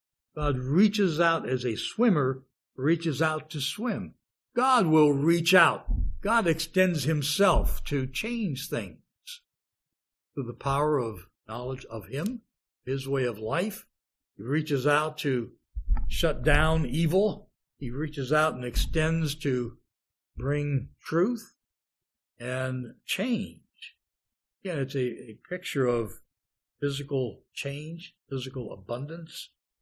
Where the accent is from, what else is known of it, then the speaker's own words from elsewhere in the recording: Youngstown, Ohio, United States; The river in my hometown of Youngstown, Ohio, the Mahoning River, also so polluted by steel mills along the river, there was no life in the river.